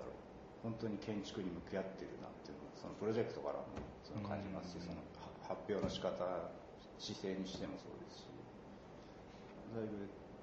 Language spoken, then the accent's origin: Japanese; Miyagi, Japan; もともと仙台市ではないんですけど、宮城県出身です。